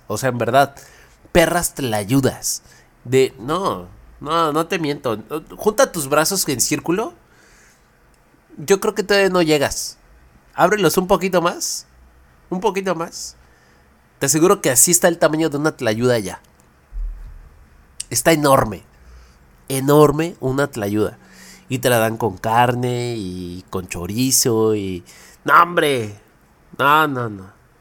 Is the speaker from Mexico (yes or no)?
yes; Mexico; Y siendo mexicano, no puede ser que pues no todos nos podamos dar el lujo de poder ir y visitar estos lugares